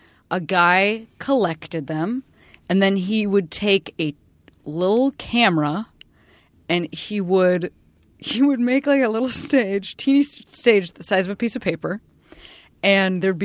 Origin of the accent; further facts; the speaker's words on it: Chicago, Illinois, United States; Because I am also from Chicago and I'm currently sweeping